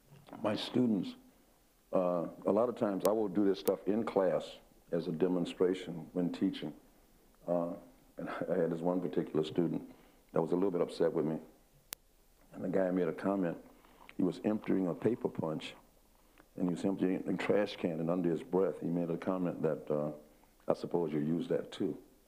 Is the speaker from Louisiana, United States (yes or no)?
yes; New Orleans, Louisiana, United States; As a kid growing up in New Orleans, I think we have more churches and joints than any other city in this country.